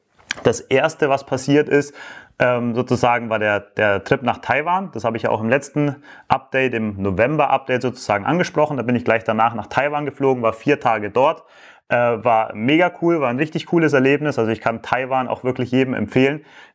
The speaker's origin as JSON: {"language": "German", "region": "Bavaria", "country": "Germany", "tie": "born or raised there", "said": "dann eben knapp 2 Wochen im Allgäu, ja, also in Deutschland, dort wo ich aufgewachsen bin."}